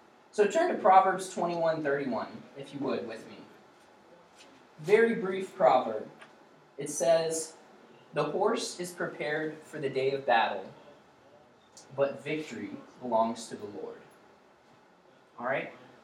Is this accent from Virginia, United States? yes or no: yes; Virginia, United States; But I'm originally from Virginia, the Central Virginia area, and so I'm married, been married about 3 years, and this weather is right at home for me.